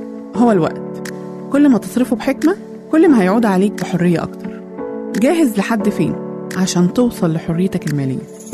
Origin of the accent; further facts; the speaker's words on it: Egypt; كمان عندنا في مصر في قاضيات ووزيرات